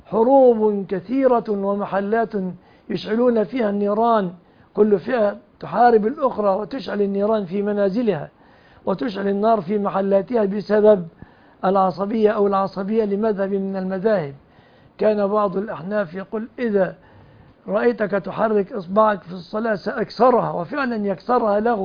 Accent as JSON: {"language": "Arabic", "country": "Egypt"}